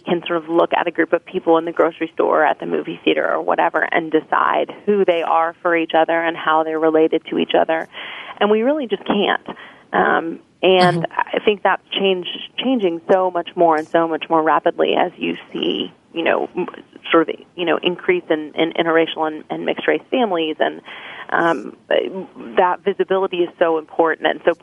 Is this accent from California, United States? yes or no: no; Memphis, Tennessee, United States; I grew up in Memphis, Tennessee. I'm first-generation Indian immigrant, and so that was an interesting experience.